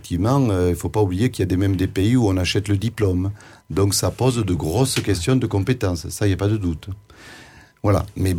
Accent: Occitanie, France; moi je suis originaire du sud d'Aveyron

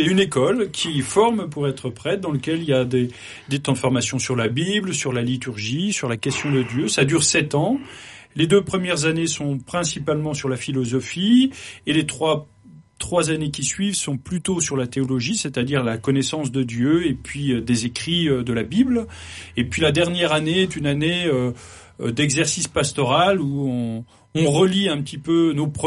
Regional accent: Pays de la Loire, France; moved away as an adult; je suis originaire de Vendée, et puis j'ai vécu toute ma vie jusqu'à l'âge de 28-29 ans en Vendée

